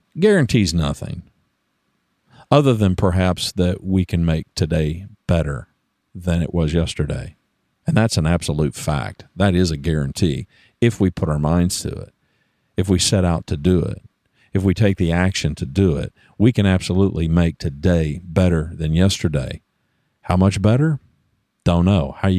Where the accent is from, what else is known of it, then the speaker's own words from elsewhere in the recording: Louisiana, United States; also born or lived in Oklahoma / Texas; I was born in America. I was born in a small town in Oklahoma. I largely grew up in Louisiana. I've lived all of my life in Louisiana, Texas, and Oklahoma.